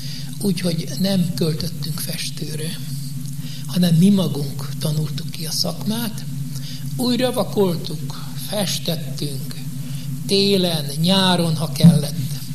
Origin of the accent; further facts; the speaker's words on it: Csikéria, Bács-Kiskun, Hungary; now in Szentes, Hungary; Hétvégén szaladtunk haza szülőfalunkba, Csikériára.